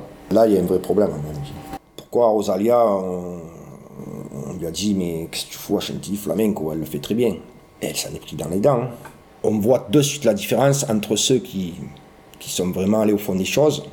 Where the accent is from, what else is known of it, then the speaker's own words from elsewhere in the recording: Port-de-Bouc, Provence-Alpes-Côte d'Azur, France; also born or lived in Évreux; Peu importe si moi je suis né à Évreux, moi j'ai grandi à Port-de-Bouc.